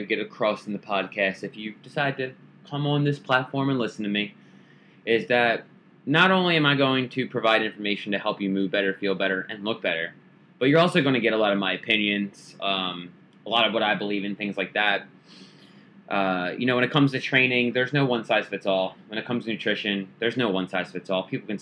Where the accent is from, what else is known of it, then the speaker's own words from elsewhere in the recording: United States; I'm American and I live in the United States